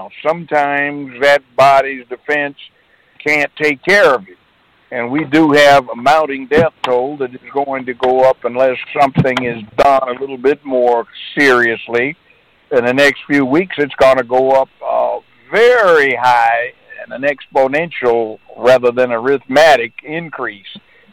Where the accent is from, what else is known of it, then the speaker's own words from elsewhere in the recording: Los Angeles, California, United States; I'm from Los Angeles, by the way.